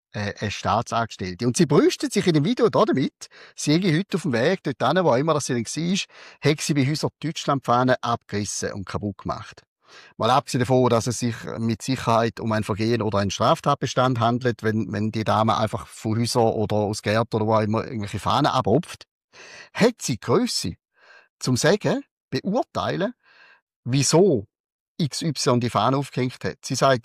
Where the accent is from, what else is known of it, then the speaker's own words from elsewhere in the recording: Rorschach, St. Gallen, Switzerland; Also, gell, ich bin ja im Umland Rorschach bin ich aufgewachsen. Also, ich rede wahrscheinlich relativ nah an Rorschach. Und ich halte meinen Dialekt nicht für sehr schön. Was er aber ist, er ist relativ neutral, relativ hoch am Hochdeutschen, damit relativ verständlich für alle anderen.